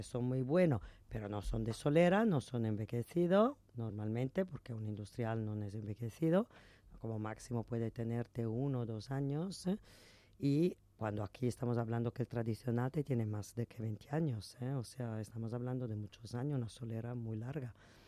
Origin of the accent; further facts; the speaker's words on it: Bologna, Emilia-Romagna, Italy; que en mi pueblo, que yo soy de Bologna, se llama ragú